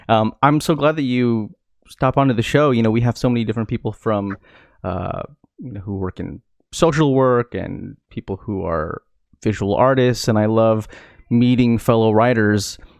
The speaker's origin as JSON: {"language": "English", "region": "California", "country": "United States", "lives_now": "Texas, United States", "said": "we're both from the Bay Area, we both moved to Texas"}